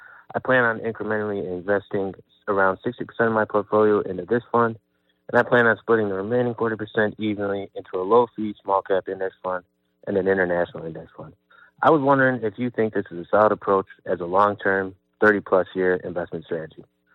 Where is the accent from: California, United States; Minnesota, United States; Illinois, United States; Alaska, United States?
Illinois, United States; from Illinois. I'm 26 years old